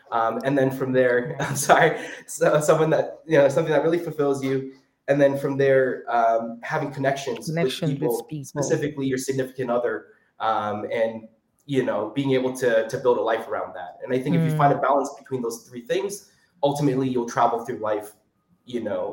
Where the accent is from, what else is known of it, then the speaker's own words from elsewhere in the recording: New Hampshire, United States; now in New York, United States; I was born in New Hampshire, in a very small town. I was maybe one of three Asians total in my entire school.